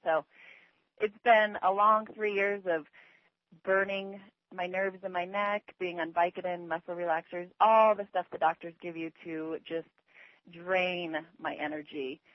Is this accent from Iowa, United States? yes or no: no; Denver, Colorado, United States; I'm from Denver, Colorado.